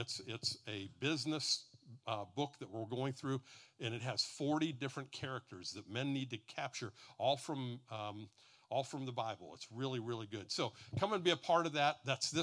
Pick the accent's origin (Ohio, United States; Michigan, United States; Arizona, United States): Ohio, United States; Streetsboro; Hey, I'm from Streetsboro.